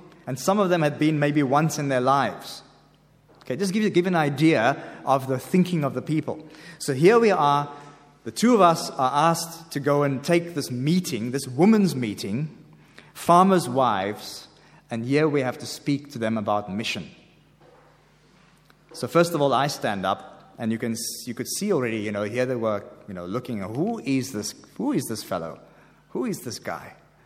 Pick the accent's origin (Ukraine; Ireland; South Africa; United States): South Africa; Cape Town, Western Cape; I said, no, I am South African born, and I was brought up in South Africa.